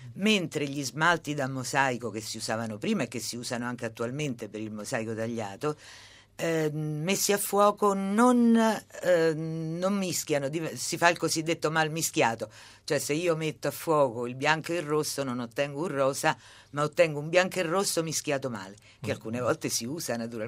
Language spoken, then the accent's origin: Italian; Vatican City; io sono nata e cresciuta nella Città del Vaticano